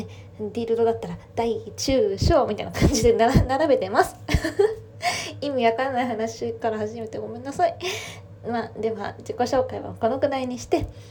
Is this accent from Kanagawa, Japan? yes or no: yes; Kanagawa, Japan; で、出身地の方なんですけど、出身地は、神奈川県です。